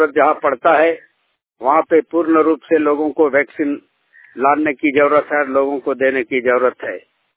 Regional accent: Hazaribagh, Jharkhand, India; दाढ़ी प्रखंड सुसु हजारीबाग के रहने वाला हूँ।

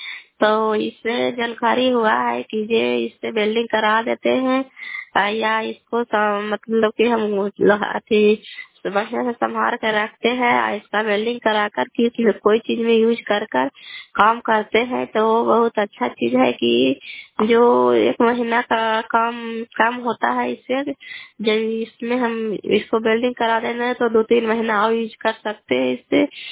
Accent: Chandi, Bihar, India

